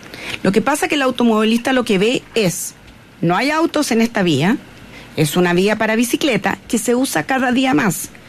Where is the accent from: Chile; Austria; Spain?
Chile; Providencia, Santiago Metropolitan; born there; yo tengo bastante más abriles que ustedes, y les puedo decir, y nací en Providencia